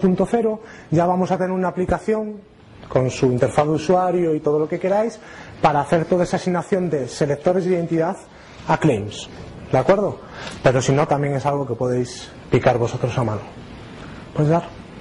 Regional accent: Galicia, Spain; Como buen gallego que soy.

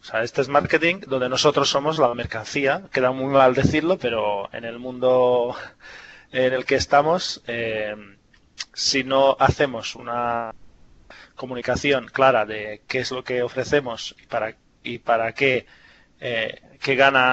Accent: Bosnia & Herzegovina; que tenéis la pronunciación. Bueno, tengo nacionalidad española, pero vengo de Bosnia y Herzegovina originalmente, por eso este nombre raro.

